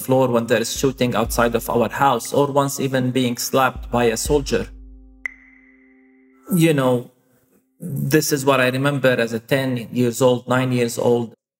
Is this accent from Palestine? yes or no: yes; Bethlehem, West Bank, Palestine; But that's not what comes to mind first when I think of my past growing up in Bethlehem.